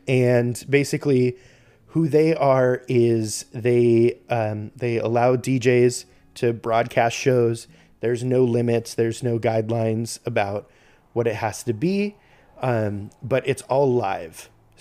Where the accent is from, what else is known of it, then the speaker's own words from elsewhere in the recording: Oregon, United States; And I believe I'm the only DJ from Oregon.